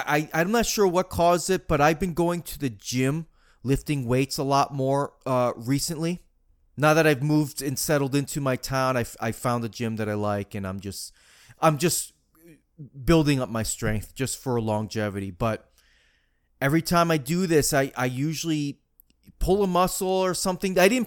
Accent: Marianna, Florida, United States; that Z-Core Academy in Mariana, Florida, my hometown. It's beautiful up here, by the way.

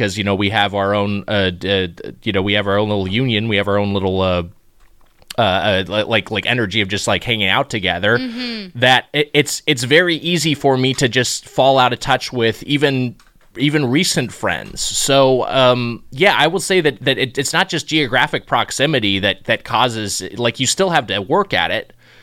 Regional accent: Long Beach, California, United States; I grew up in Long Beach, California. Certainly Southern California is the only place I've known.

